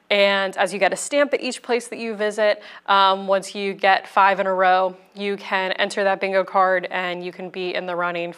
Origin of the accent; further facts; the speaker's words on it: Pennsylvania, United States; my own hometown where I grew up in Chester County